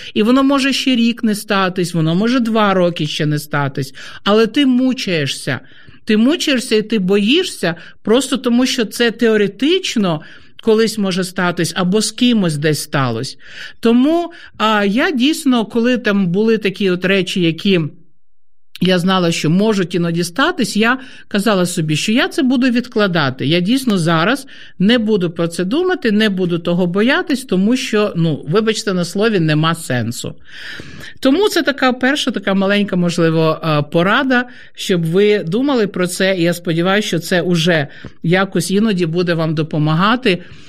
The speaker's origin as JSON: {"language": "Ukrainian", "region": "Kyiv", "country": "Ukraine", "said": "був страх, що буквально снаряд прилетить мені вдома, в Київ, бо я сама з Києва."}